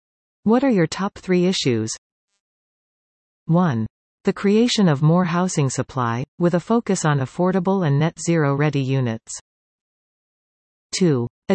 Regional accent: Nanaimo, British Columbia, Canada; I was born in Nanaimo and have lived in Nanaimo for most of my 35 years.

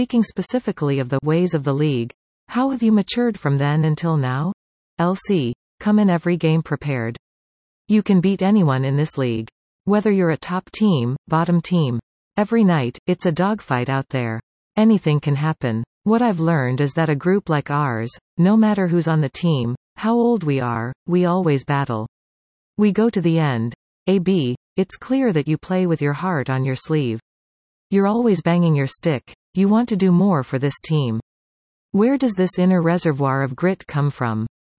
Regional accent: North Vancouver, British Columbia, Canada; I was pretty young, 16 years old. I'm from North

